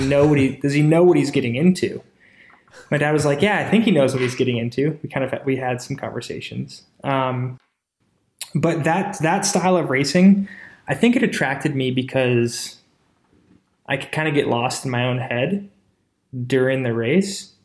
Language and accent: English; Phoenix, Arizona, United States; And growing up in Phoenix, I was the only person to ride bikes.